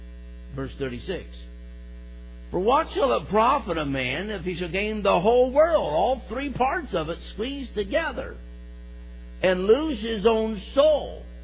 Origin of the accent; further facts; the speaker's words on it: Indiana, United States; Where we're from Indiana, a bunch of rednecks, and they all like to carry weapons.